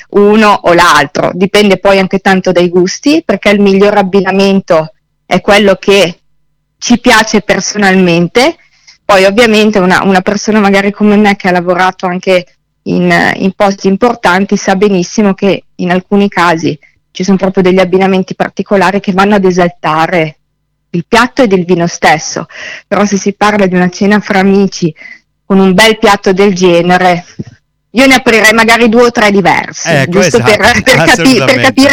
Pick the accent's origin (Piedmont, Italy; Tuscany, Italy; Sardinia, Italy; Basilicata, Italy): Piedmont, Italy; io sono piemontese